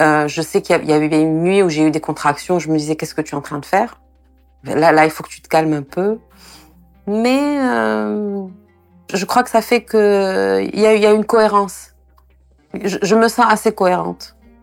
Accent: Algeria; Enfin, je sais pas, je suis une Algérienne. Voilà, j'ai 48 ans

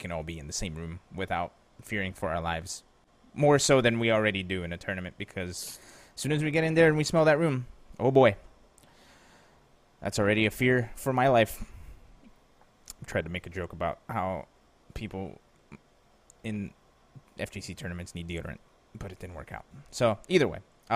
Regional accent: Pennsylvania, United States; Maybe that's why I thought winter started early, because I'm from Pennsylvania, so it was like October was already starting to snow.

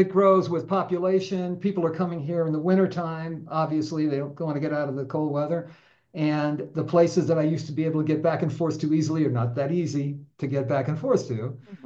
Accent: Massachusetts, United States; moved away as an adult; now in Arizona, United States; I born and raised in Massachusetts, came to Arizona many years ago, fell in love with it, started my own business.

